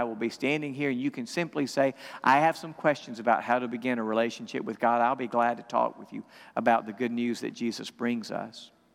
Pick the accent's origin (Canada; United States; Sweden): United States; West Point; I've done two funerals over the period from Thanksgiving to Christmas, both in West Point, my hometown.